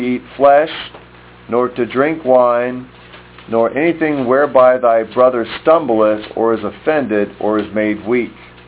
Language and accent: English; Ireland; I'm Irish, and the Irish are very weak to getting drunk.